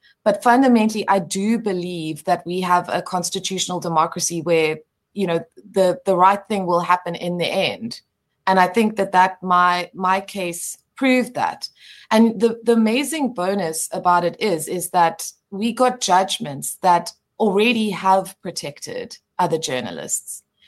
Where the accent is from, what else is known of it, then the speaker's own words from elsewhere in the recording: South Africa; And I mean, the bonus of being South African is people will say, look, it was very hard